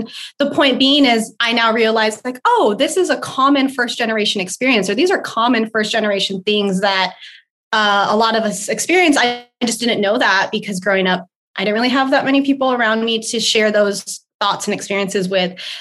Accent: Idaho, United States; also born or lived in New Orleans; I grew up in Idaho. So we moved to Idaho when I was a baby. So I didn't spend much. My brother had got to have his childhood in New Orleans.

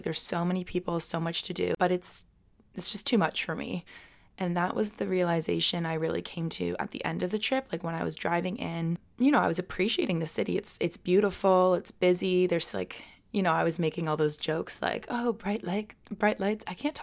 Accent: Kingston, Ontario, Canada; the amount of people who looked at me with pity in their eyes when I said I was from Kingston

